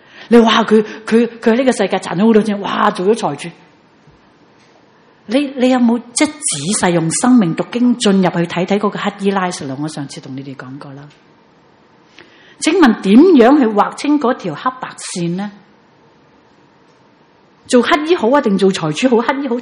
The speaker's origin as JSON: {"language": "Chinese", "country": "Hong Kong", "said": "因为我们香港人硬是要叻过人"}